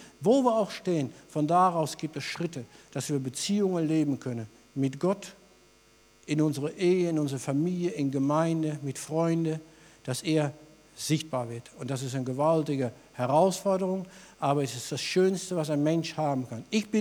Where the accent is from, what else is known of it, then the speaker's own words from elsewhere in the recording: Netherlands; German is a second language; Ja, selbst als Holländer kennt man diese alte Schlager.